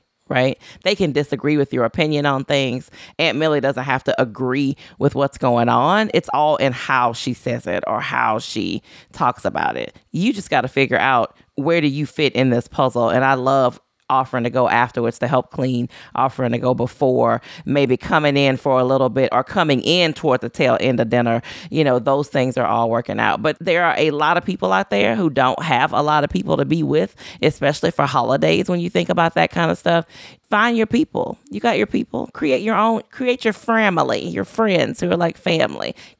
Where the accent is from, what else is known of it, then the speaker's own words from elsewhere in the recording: Louisiana, United States; moved away; I mean, listen, I'm from Louisiana. I no longer live in Louisiana.